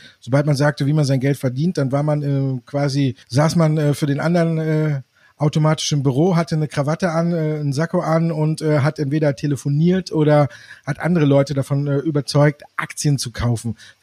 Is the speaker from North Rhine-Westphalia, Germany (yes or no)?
yes; Düsseldorf, North Rhine-Westphalia, Germany; born there; also born or lived in Bavaria; bin wieder zurück in die Heimat. Als geborener Düsseldorfer war ich ja lange Zeit dann im Asylbereich quasi in Bayern unterwegs und dann bin ich wieder zurückgekommen